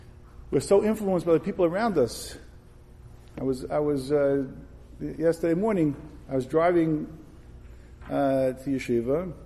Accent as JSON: {"language": "English", "town": "Brooklyn", "region": "New York", "country": "United States", "tie": "born or raised there", "said": "I grew up in Brooklyn. There was no such thing as grass."}